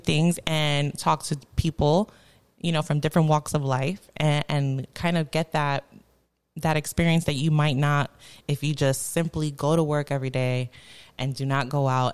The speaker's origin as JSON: {"language": "English", "town": "New York City", "region": "New York", "country": "United States", "tie": "born or raised there", "said": "I mean, I grew up in the Bronx, the projects, moved here thinking I was going to end up in some Beverly Hills 90210."}